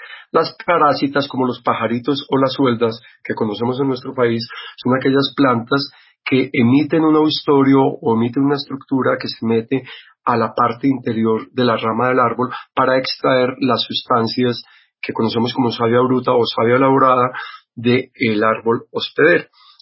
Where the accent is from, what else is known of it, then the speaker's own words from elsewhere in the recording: Antioquia, Colombia; Bueno, en Antioquia, yo soy antioqueño